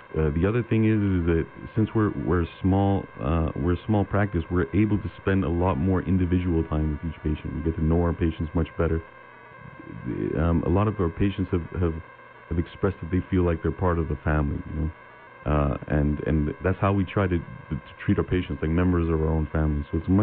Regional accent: Atlantic Canada, Canada; also born or lived in El Centro, California; now in Yuma, United States; But my wife and I grew up in Canada on the East Coast.

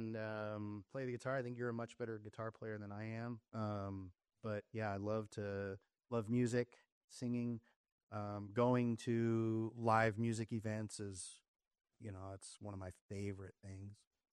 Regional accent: Yuma, Arizona, United States; also born or lived in Florida, United States / Alabama, United States; I grew up in Yuma. I was born in Florida. My family moved to Alabama. My brother was born. Then they moved to Arizona, I think Wickenburg first.

